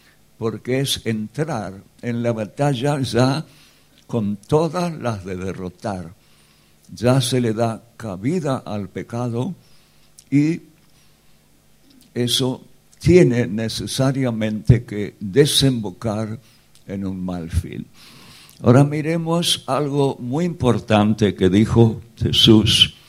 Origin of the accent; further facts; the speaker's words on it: Spain; Soy español, española, aquí no hay ningún